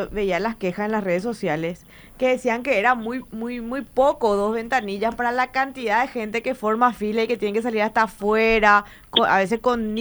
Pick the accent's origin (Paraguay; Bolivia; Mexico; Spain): Paraguay